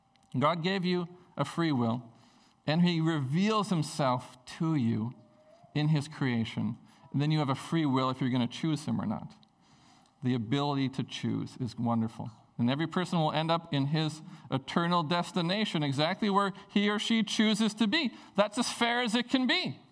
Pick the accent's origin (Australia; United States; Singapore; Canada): Canada; Prince Rupert, British Columbia; I grew up in Prince Rupert.